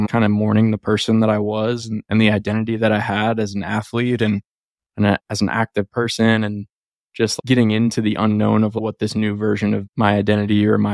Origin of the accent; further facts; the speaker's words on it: Iowa, United States; moved away as an adult; I'm originally from Iowa. I moved out here to play baseball in college.